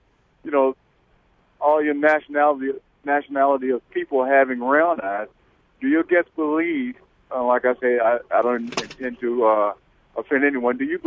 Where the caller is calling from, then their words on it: Maryland, United States; I'm calling from Maryland. Now, I was in Virginia when I first called.